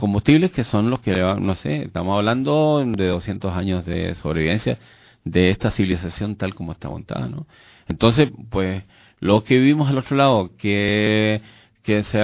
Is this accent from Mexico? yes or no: no; Chile; esos somos los chilenos, ¿eh? Somos mestizos de dos razas, ¿eh? La mayoría.